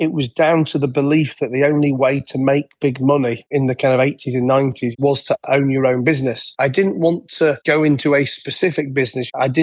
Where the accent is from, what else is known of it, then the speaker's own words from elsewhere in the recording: England, United Kingdom; moved away as an adult; now in Dubai, United Arab Emirates; I am an Englishman in Dubai, although I've only been saying that for the last 2 or 3 years. I came over here during COVID.